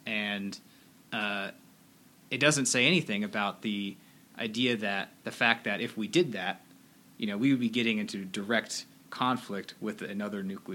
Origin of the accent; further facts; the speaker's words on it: Oklahoma, United States; I am of the generation, I was growing up in Oklahoma, and every Saturday at noon, they would test sirens.